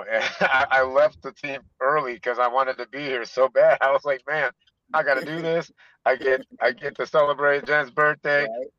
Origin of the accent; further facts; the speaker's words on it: Kalamazoo, Michigan, United States; I'm from Kalamazoo, Michigan.